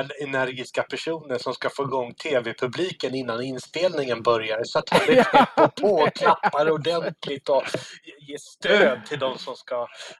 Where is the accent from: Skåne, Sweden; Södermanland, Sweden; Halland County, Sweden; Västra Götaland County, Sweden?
Västra Götaland County, Sweden; Gothenburg; Jag är ju uppvuxen i Göteborg